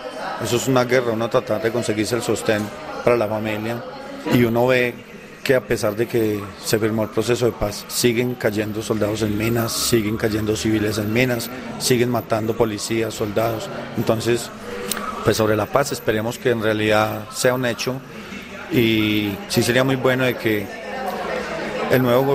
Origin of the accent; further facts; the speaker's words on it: Colombia; colombiano.